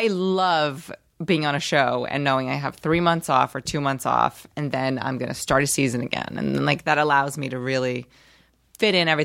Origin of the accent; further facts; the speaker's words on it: Rio de Janeiro, Brazil; English is a second language; Well, I'm from Rio, and I highly recommend Rio.